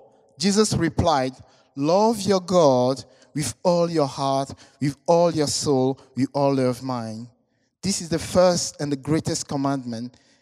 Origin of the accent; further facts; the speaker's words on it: Togo; I was a mission partner with the church here, working in my home country, Togo.